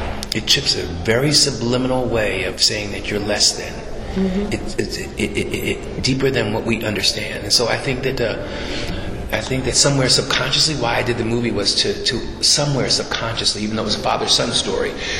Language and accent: English; Philadelphia, Pennsylvania, United States; Philadelphia.